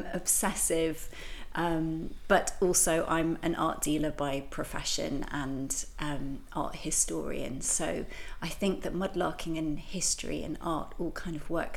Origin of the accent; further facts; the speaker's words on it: London, United Kingdom; I grew up near the river in southwest London